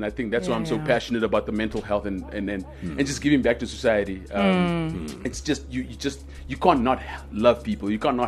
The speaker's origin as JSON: {"language": "English", "town": "Windhoek", "region": "Khomas", "country": "Namibia", "tie": "born or raised there", "also_born_or_lived": "Otjiwarongo", "said": "Yeah, so I was born in Windhoek."}